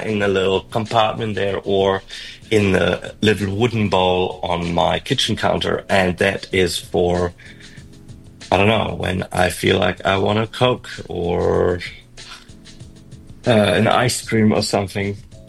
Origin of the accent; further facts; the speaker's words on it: Germany; I'm from Germany, and like money and cash is like very much a thing.